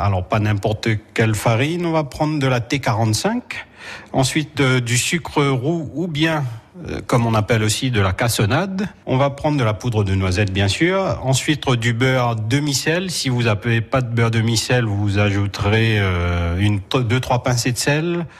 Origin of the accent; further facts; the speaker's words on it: Saint-Pierre, Réunion, France; moved away; Je viens de Saint-Pierre, l'île de La Réunion, et je suis né là-bas. Et ça fait bientôt 20 ans que je suis en métropole.